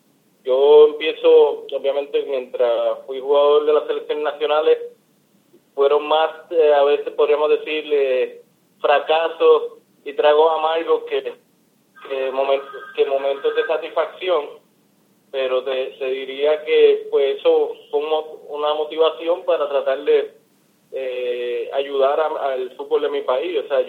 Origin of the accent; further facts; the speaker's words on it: Bayamón, Puerto Rico; Porque mi abuela es de Bayamón. Me crié en Bayamón cuando mi madre no me podía cuidar. Pues iba a Bayamón